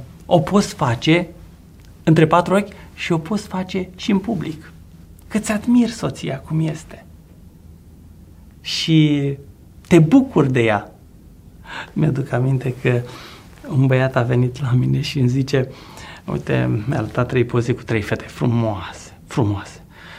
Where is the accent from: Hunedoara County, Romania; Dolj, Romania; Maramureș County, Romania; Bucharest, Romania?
Dolj, Romania; also born or lived in Gorj County; Eu m-am născut în Dolj. În Gorj, de fapt, în Gorj, dar am trăit în Dolj, în Oltenia.